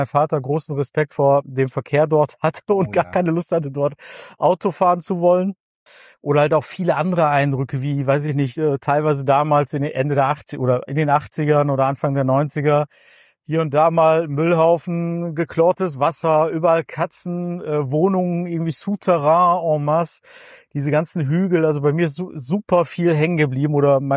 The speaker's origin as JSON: {"language": "German", "town": "Mülheim an der Ruhr", "region": "North Rhine-Westphalia", "country": "Germany", "tie": "born or raised there", "also_born_or_lived": "Münster", "said": "Ja, also tatsächlich bin ich ein Kind des Ruhrgebiets, wie man so schön sagt. geboren und aufgewachsen in Mühlheim an der Ruhr. Mich hat zwischenzeitlich mal beruflich hier und dahin oder fürs Studium hier und dahin gezogen. Also ich habe lange Zeit auch in Münster gelebt, tatsächlich studiert dort. War auch ein paar Jahre in Hamburg"}